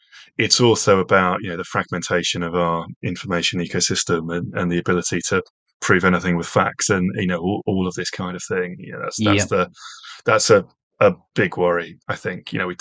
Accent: United Kingdom; yes, I'm British, but also I'm European too.

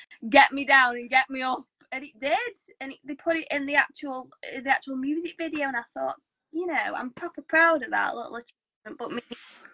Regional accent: Stoke-on-Trent, West Midlands, United Kingdom; now in Bournemouth, United Kingdom; because I live in Bournemouth now. I'm from Stoke originally, but I live in Bournemouth, right at the bottom, by the sea.

